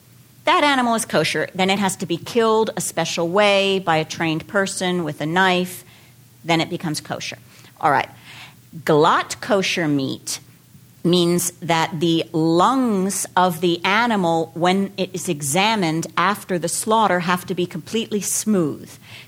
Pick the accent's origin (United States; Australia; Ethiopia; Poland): United States; And as Jews, as American Jews, we've always known that the food we put in our mouth has a lot to say about who we are and what we think is important.